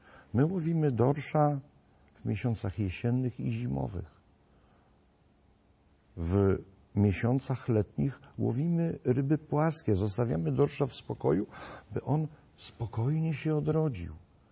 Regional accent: Pomeranian Voivodeship, Poland; czy Adam, czy ja należymy do takiej grupy, którą określamy jako Kaszubi.

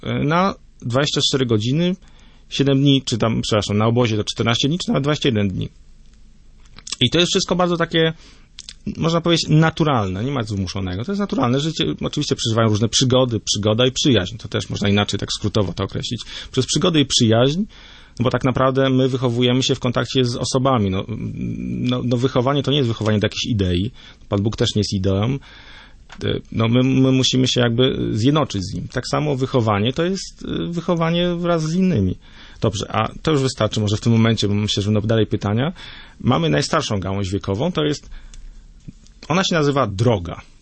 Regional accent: Nałęczów, Lublin Voivodeship, Poland; ja pochodzę z dosyć niedużej miejscowości, to jest Nałęczów pod Lublinem

